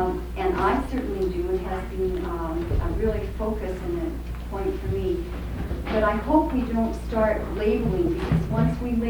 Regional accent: Edmonton, Alberta, Canada; I'm from Edmonton, Alberta.

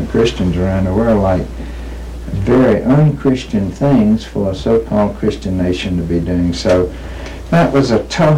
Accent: the South, United States; accent: Southern; That's one reason I hold on to my Southern accent and try to maintain its purity.

